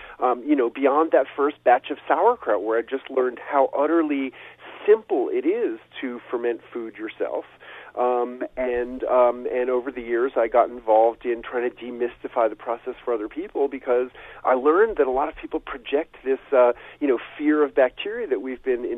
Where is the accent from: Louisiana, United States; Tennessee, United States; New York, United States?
New York, United States; New York City; the first was as a kid growing up in New York City, I loved sour pickles.